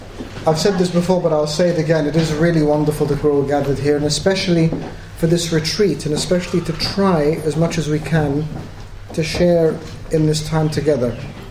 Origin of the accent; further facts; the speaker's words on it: Australia; now in United Kingdom; I was brought up in Australia